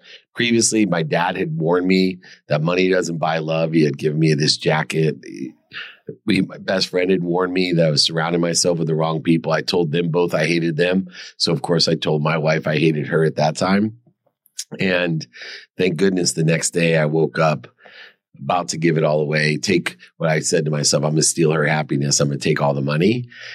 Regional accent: Akron, Ohio, United States; I grew up in Akron, Ohio.

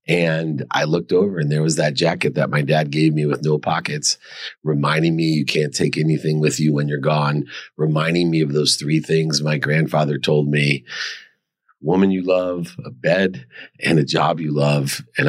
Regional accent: Akron, Ohio, United States; I grew up in Akron, Ohio.

